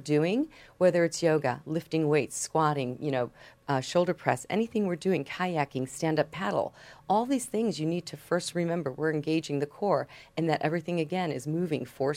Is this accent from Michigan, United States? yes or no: no; Chicago, Illinois, United States; growing up in Chicago, you have the ice.